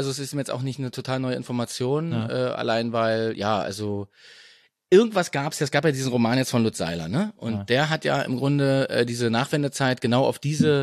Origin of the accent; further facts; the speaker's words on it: Köpenick, Berlin, Germany; also wir kommen ja eigentlich alle aus Köpenick